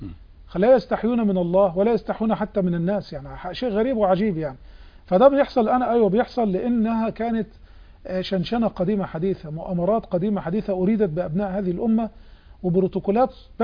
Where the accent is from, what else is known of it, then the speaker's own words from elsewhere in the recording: Port Said, Port Said Governorate, Egypt; شوربه بيسموها شوربه عندنا في بورسعيد مشهوره البكلاويز